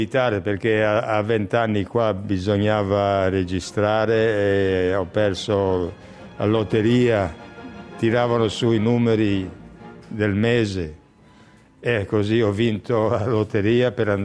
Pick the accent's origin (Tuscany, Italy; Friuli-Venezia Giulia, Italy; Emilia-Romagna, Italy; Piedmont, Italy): Friuli-Venezia Giulia, Italy; first language Friulian; Italian is a second language; io non parlavo neanche l'italiano, perché a casa si parlava il friulano.